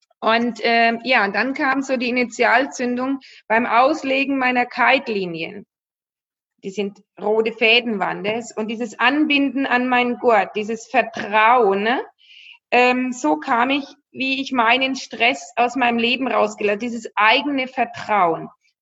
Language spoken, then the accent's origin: German; Nuremberg, Bavaria, Germany; ich komme aus Nürnberg